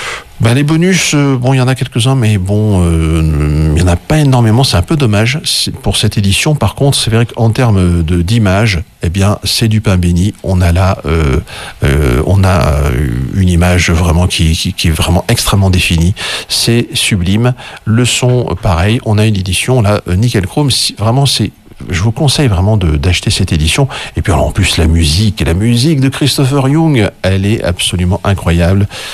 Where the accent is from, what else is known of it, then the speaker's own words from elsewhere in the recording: France; chez nous en France